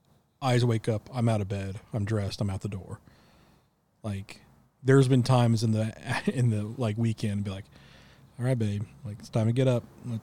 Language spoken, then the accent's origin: English; Midwest, United States; now in US South; Because growing up in the Midwest, in the Great Plains, tornadoes are just a way of life.